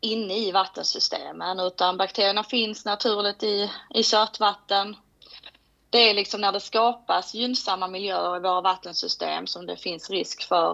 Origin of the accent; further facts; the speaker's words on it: Skåne, Sweden; now in Ystad, Sweden; Och jag är skåning, som ni säkert hör. Mm. Bor nere i Ystad